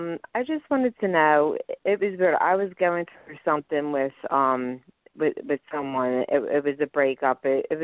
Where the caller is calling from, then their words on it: Pennsylvania, United States; I'm calling from Pennsylvania.